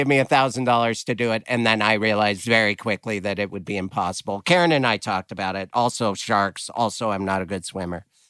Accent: Missoula, Montana, United States; My hometown, Missoula, people call it the zoo now, which drives me nuts.

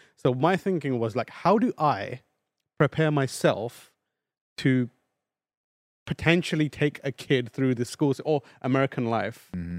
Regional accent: London, United Kingdom; born or raised there

